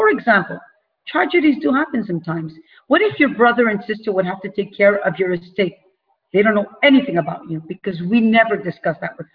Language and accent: English; Canada; yes, I'm from Canada, you're from the US, things are pretty much similar.